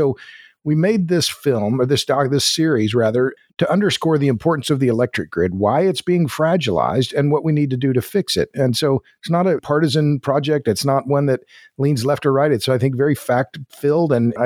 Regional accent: Tulsa, Oklahoma, United States; I grew up in Tulsa, Oklahoma, which for a while was known as the oil capital of the world.

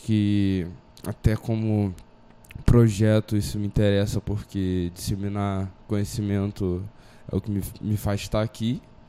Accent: Campo Grande, Brazil; sou lá de Campo Grande e eu entrei em 2016.1.

